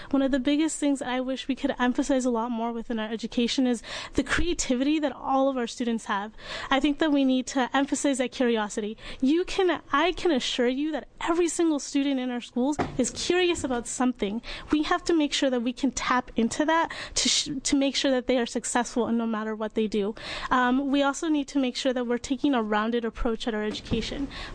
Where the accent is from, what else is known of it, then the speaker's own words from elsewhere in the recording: Hillsboro, Oregon, United States; I am a senior at Glencoe High School, and I am from Hillsboro, Oregon.